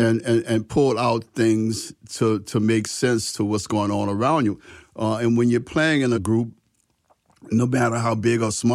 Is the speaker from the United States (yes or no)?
yes; New Orleans, Louisiana, United States; We grew up in the Third Ward, which was two blocks from Paris Prison on Gravier Street.